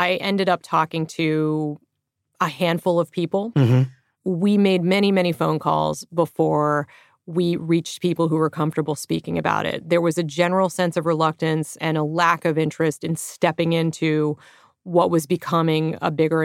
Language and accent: English; Washington, District of Columbia, United States; Similar in the sense that I grew up in Washington, D.C. and went to one of the all-girls schools in that area.